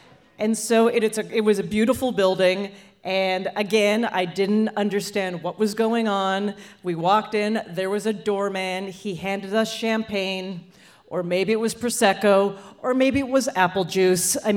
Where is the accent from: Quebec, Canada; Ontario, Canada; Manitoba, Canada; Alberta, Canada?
Alberta, Canada; Calgary; moved away; Growing up in Calgary, Alberta, Canada. Yeah, woo, interesting. I couldn't wait to leave.